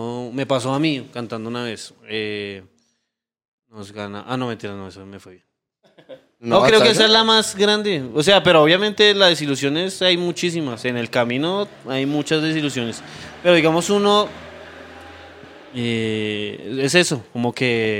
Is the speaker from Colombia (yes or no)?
yes; Colombia; Es la tarima que hay que pisar como rapero colombiano